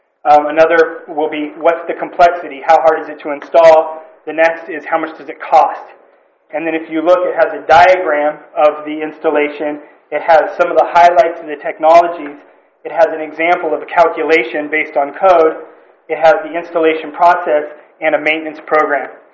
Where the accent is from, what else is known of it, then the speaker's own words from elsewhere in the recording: Atascadero, California, United States; from Atascadero, California, representing Slo Green Build here today.